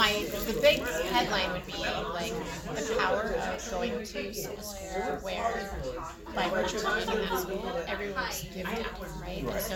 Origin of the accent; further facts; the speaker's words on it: Atlanta, Georgia, United States; also born or lived in Los Angeles, United States; I was born in LA, but I grew up in Atlanta. I moved there. My parents were there when I was four.